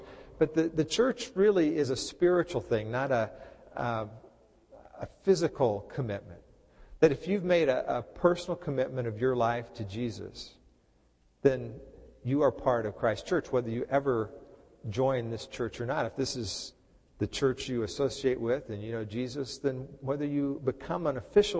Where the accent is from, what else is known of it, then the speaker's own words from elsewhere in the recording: Texas, United States; I used to, growing up in Texas, we used to go fishing at some of the man-made lakes outside of Dallas.